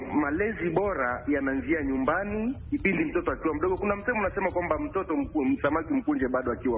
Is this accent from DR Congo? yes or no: no; Tanzania; now in Nairobi, Kenya; Kwa sasa nipo Nairobi, ila mimi ni Mtanzania.